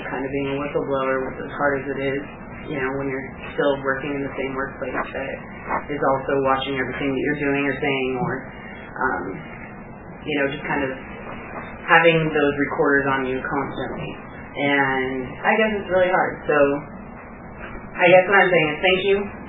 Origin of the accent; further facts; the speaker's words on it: North Bonneville, Washington, United States; Where am I from? Yeah. I'm from North Bonneville, Washington.